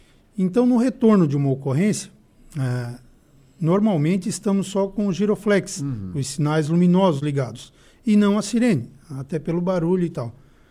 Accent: Criciúma, Santa Catarina, Brazil; Eu sou natural de Criciúma.

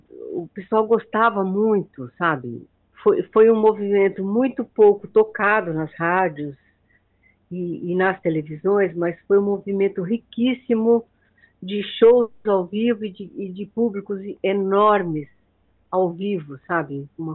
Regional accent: Ourinhos, São Paulo, Brazil; now in São Paulo, Brazil; em São Paulo há bastante tempo já, há quase 50 anos. Eu sou de Ourinhos, interior do estado de São Paulo, bem na divisa de São Paulo com Paraná.

